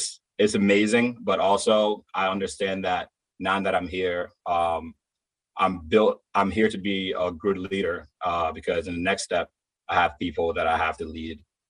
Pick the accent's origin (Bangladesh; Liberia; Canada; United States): Liberia; And then obviously, I'm from Liberia.